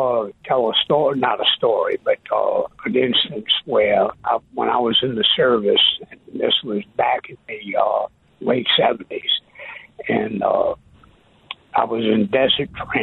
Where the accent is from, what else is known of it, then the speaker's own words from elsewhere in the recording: New Orleans, Louisiana, United States; I'm originally from New Orleans, standing on a hilltop at night